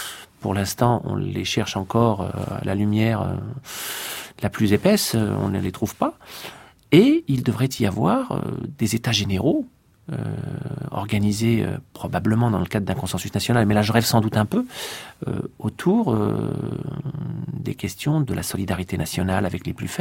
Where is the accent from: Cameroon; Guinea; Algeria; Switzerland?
Algeria; now in France; Moi, je suis originaire d'Algérie